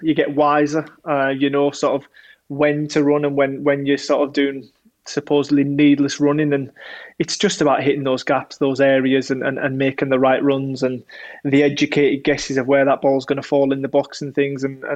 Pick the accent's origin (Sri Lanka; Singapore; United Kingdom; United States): United Kingdom; North West England; Coming from where I came from, sort of where I grew up in West Cumbria